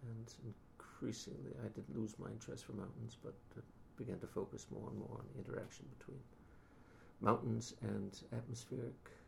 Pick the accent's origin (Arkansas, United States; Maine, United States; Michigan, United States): Maine, United States; also born or lived in New Hampshire / New Zealand; now in Switzerland; I come originally from Maine, and I went to university in New Hampshire, and then after spending a few years out of university, I went to New Zealand